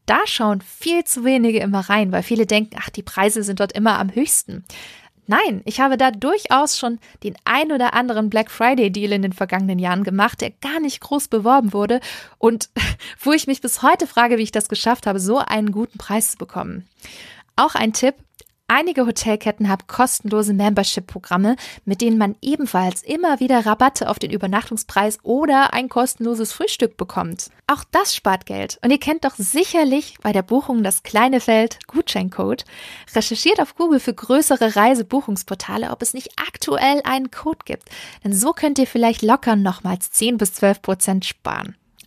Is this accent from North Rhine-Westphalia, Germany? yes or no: no; Stuttgart, Baden-Württemberg, Germany; Ich komme aus Stuttgart